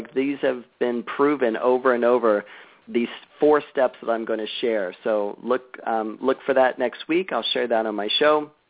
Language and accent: English; United States; I'm from the States, so we certainly do.